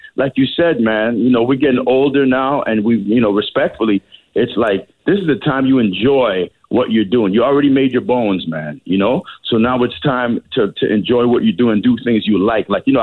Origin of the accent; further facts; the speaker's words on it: Toronto, Ontario, Canada; I live in New Brunswick now, and the Junos are in Nova Scotia. You can't forget where you came from, man. I'm from Toronto.